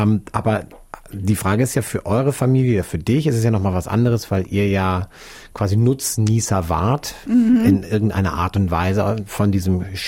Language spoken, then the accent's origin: German; Hamburg, Germany; Ich bin aus Hamburg, da kennen wir das auch, da gibt es das auch, in vielen anderen deutschen Städten ja auch.